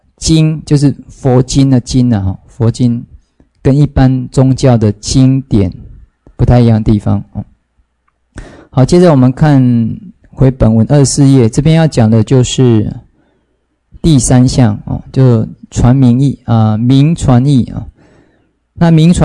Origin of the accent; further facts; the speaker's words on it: China; 所以呢刚好就符合我们中国人使用的这种语法或是用词